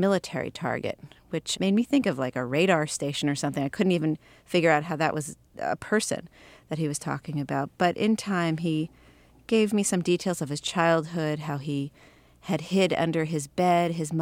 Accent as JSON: {"language": "English", "country": "United States", "said": "I come from the United States and I don't know all the facts of this case"}